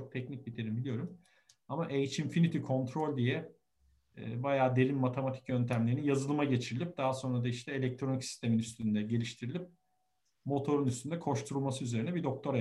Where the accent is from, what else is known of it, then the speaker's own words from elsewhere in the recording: Sarıyer, Istanbul, Turkey; also born or lived in Manchester; İstanbulluyum. Sarıyer'de büyüdüm.